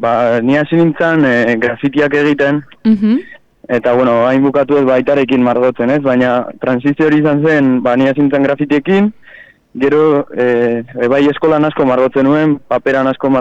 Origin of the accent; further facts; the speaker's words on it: San Pedro, Basque Country, Spain; hasi ginen San Pedro nire herrian